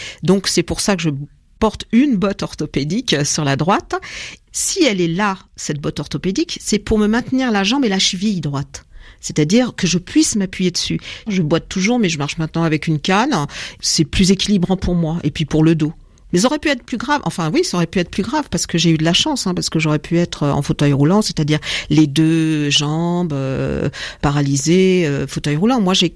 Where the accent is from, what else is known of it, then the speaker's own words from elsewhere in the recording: Marrakesh, Marrakesh-Safi, Morocco; born there; Moi, je suis née au Maroc, à Marrakech